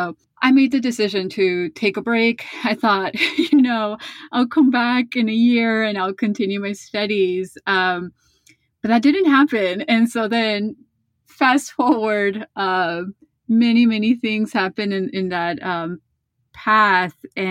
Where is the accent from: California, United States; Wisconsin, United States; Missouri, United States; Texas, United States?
California, United States; Los Angeles; I grew up in Boyle Heights, which is like in East LA. And, you know, the West Side is like a world away.